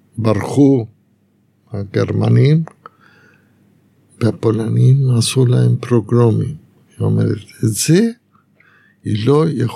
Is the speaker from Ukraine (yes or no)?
no; Montevideo, Uruguay; למעשה, כעבור 4 שנים עברנו למונטווידאו. גדלתי במונטווידאו.